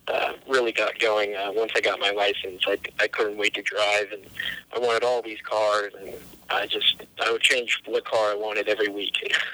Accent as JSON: {"language": "English", "town": "Dallas", "region": "Texas", "country": "United States", "tie": "born or raised there", "also_born_or_lived": "Kansas City, United States", "said": "I only lived there for a couple of years, and then my dad got a job down here in Dallas. So moved down here and grew up here."}